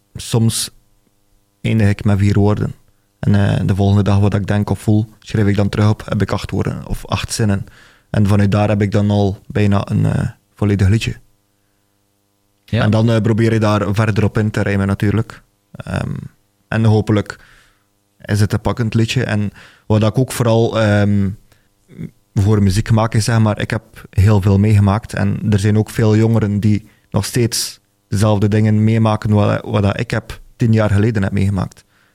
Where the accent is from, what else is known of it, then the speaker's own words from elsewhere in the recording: Veurne, Flanders, Belgium; also born or lived in Ostend; Ik kom persoonlijk van Veurne. Ben daar niet geboren, ben geboren uit Oostende.